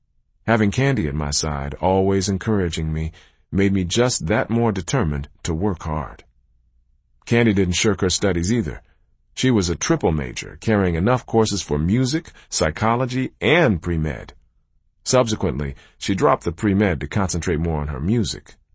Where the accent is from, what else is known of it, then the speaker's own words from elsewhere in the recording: Michigan, United States; First, the University of Michigan was in my home state, which meant much lower school expenses for the next 4 years.